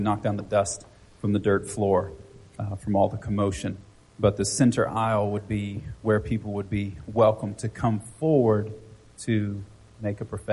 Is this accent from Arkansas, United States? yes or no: yes; Arkansas, United States; also born or lived in Florida / New Mexico; I grew up in Arkansas and then Florida and then to New Mexico.